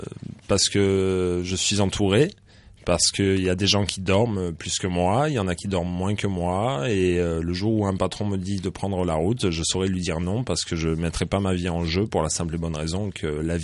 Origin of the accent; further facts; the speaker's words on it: Échirolles, Auvergne-Rhône-Alpes, France; born there; Je suis né à Échirolles